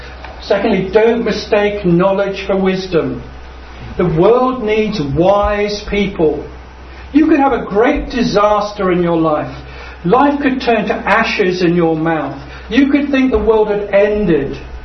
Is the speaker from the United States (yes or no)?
no; Guernsey; I was brought up in Guernsey in the Channel Islands.